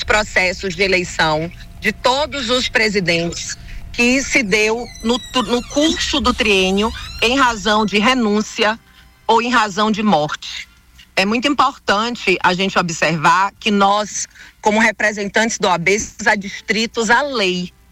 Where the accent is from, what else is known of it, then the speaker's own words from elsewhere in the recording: Itapetinga, Bahia, Brazil; Eu sou de Tapetinga